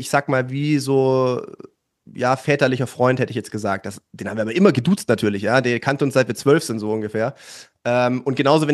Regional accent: Baden-Württemberg, Germany; Ich komme natürlich aus Baden-Württemberg ursprünglich mal.

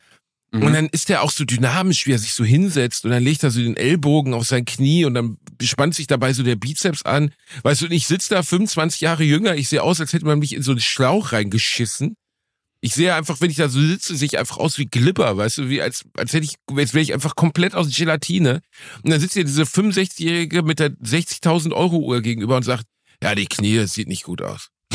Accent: Gelsenkirchen, North Rhine-Westphalia, Germany; Ich komme aus Gelsenkirchen, Digga.

